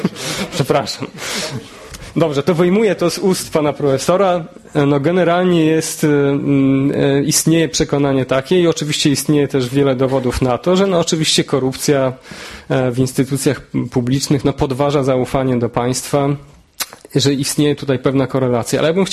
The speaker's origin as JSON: {"language": "Polish", "town": "Warsaw", "region": "Masovian Voivodeship", "country": "Poland", "tie": "born or raised there", "said": "Wychowałem się w Ursusie, gdzie w tym czasie były trzy podstawówki."}